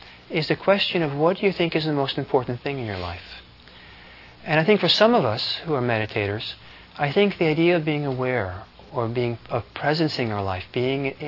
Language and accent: English; Italy; I remember growing up in Italy, the difficulty, the kind of infuriation at 1:30, everything being closed.